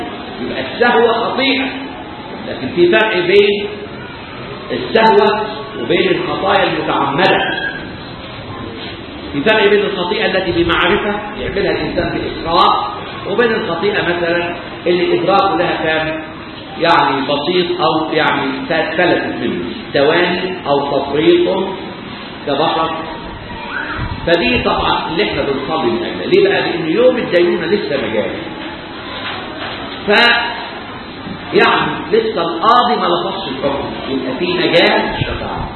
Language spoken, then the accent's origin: Arabic; Egypt; إحنا عندنا كمصريين وكأحبار تراث قديم.